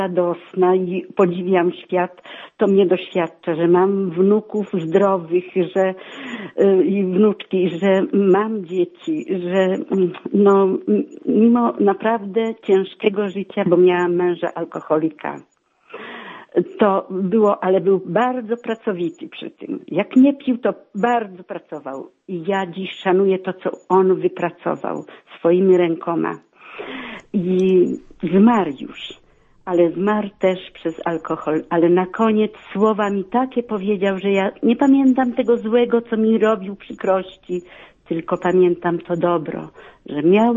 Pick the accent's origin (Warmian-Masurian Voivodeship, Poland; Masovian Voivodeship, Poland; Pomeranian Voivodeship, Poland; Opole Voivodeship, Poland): Masovian Voivodeship, Poland; Ciechanów; Jestem z Ciechanowa.